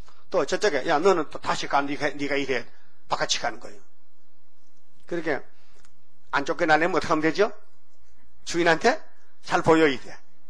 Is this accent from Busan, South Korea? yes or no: no; Uiseong, North Gyeongsang, South Korea; 저는 경상도 의성 사람이고.